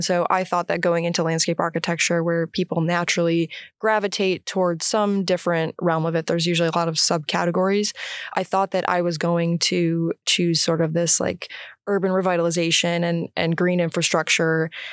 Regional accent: Rochester, New York, United States; I'm from Rochester originally.

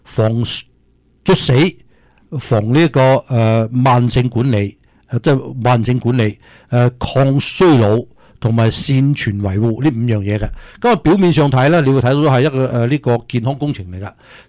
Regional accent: China

